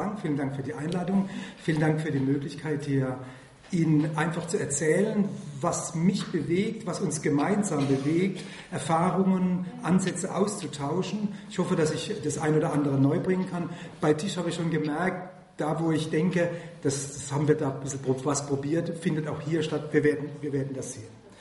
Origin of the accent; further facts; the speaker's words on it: Germany; accent: Kurpfälzisch; Ja, ich bin Kurpfälzer, ich bin es gerne